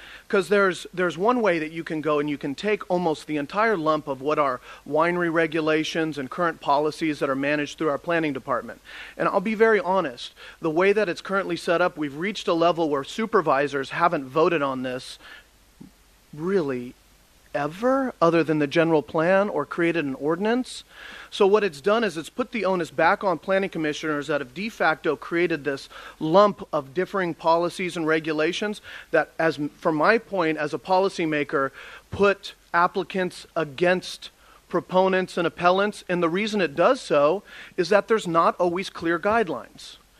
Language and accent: English; Dry Creek Valley, California, United States; personally, I was born and raised in Dry Creek Valley. I have an opportunity to represent it now.